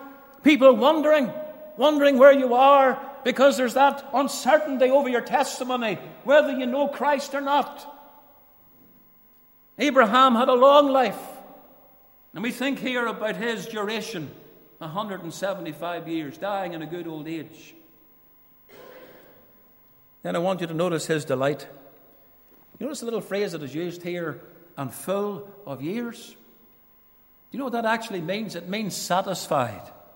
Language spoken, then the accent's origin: English; Portadown, Northern Ireland, United Kingdom; When I was growing up in Portadown, I've told you about this young man in the past